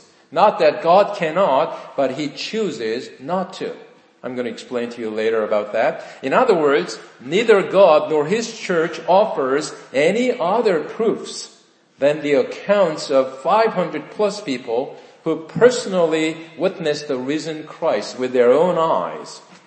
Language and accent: English; South Korea; Would you believe if I said that I was born and raised in South Korea?